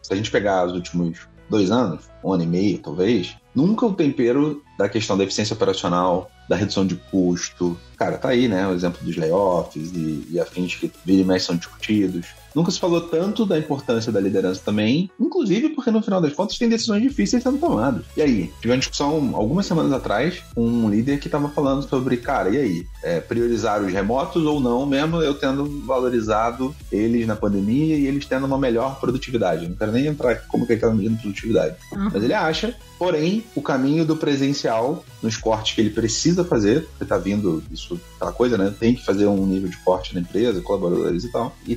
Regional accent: Rio de Janeiro, Brazil; accent: carioca; O sotaque correto, que é o sotaque carioca, não é isso?

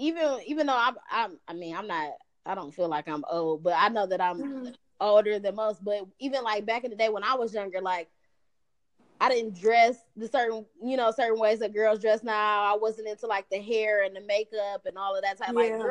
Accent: Detroit, Michigan, United States; Okay, I'm from Detroit.

